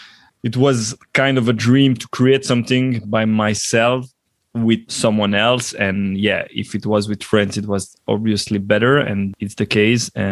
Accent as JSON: {"language": "English", "country": "Belgium", "tie": "born or raised there", "second_language": "English", "said": "I'm half Belgian, half Italian. I'm born and raised in Belgium."}